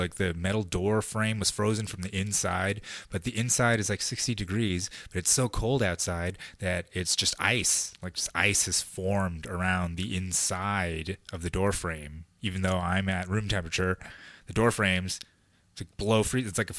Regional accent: Hollywood, California, United States; Like, I'm a kid from Hollywood

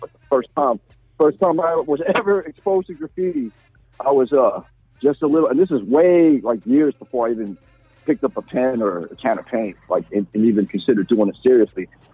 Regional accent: San Francisco, California, United States; I'm originally from Park Merced, which is kind of an extension of Sunset

